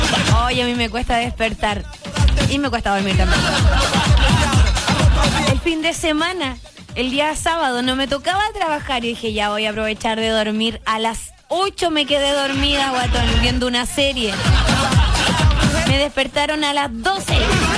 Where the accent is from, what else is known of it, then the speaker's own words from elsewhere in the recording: Chile; Ya, somos chilenos.